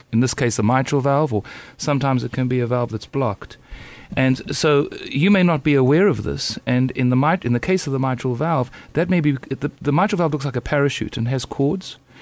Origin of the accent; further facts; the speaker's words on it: South Africa; now in United States; I grew up and trained in South Africa where we're not fortunate enough to have all the technology that is available